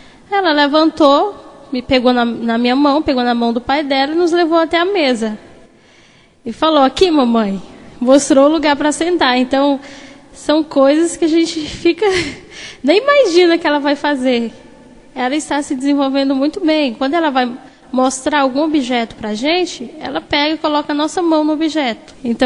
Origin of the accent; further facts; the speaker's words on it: Formosa, Goiás, Brazil; Eu sou de Formosa, que é uma cidade a 80 quilômetros de Brasília, fica em Goiás, então eu sou goiana, né?